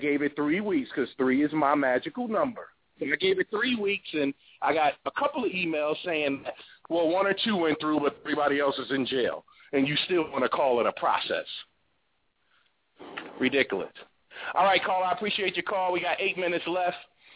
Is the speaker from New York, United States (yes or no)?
yes; New York, United States; When I was growing up in New York, okay, if you had the new Pumas and Adidas was out with the checkerboard sneaker strings, y'all had that.